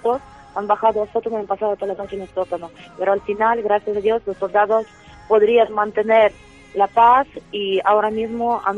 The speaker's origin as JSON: {"language": "Spanish", "town": "Ternopil", "region": "Ternopil Oblast", "country": "Ukraine", "second_language": "Spanish", "said": "Yo soy de Ternópil, la ciudad que está más cerca a Polonia"}